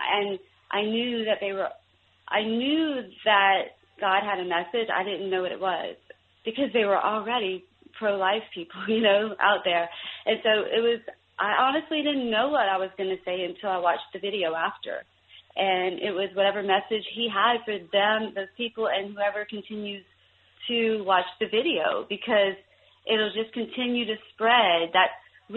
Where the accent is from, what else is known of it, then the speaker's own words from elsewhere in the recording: Louisiana, United States; I was living back in my home state of Louisiana